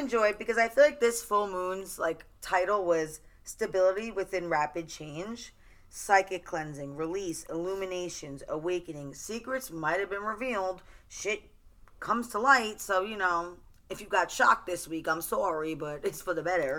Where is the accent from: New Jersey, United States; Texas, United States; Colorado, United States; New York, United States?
New York, United States; I'm a New Yorker. Bitch, I'm from New York.